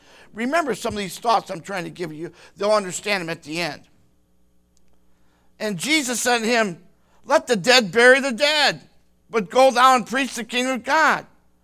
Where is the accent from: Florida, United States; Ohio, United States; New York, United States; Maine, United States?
Ohio, United States; Toledo; now in Ravenna, United States; I remember before I moved to Ravenna and growing up in Toledo, I grew up at 1956 Superior from 4 years old all the way up to 20.